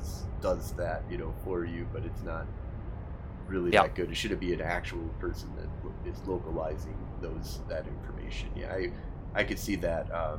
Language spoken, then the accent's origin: English; United States; using English as a crutch is I'm from America, so I understand that.